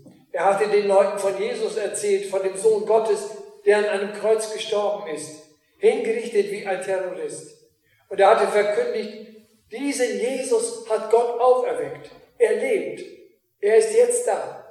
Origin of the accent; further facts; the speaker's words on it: Filsum, Lower Saxony, Germany; Ich bin ja in Filsum zur Schule gegangen, zur Grundschule.